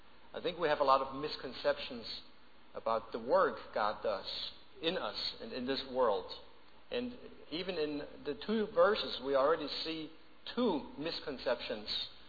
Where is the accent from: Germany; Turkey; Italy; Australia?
Germany; first language German; English is a second language; moved away as an adult; now in United States; English is not my native language. The TH is the hardest thing for a German to say. It does not exist in the German language.